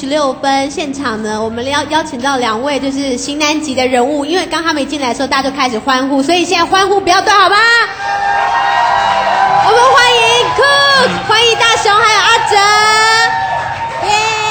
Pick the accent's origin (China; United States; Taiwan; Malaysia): Taiwan; Kaohsiung; 而且身为高雄人，我觉得大家一定觉得很开心，因为我们终于有自己的音乐节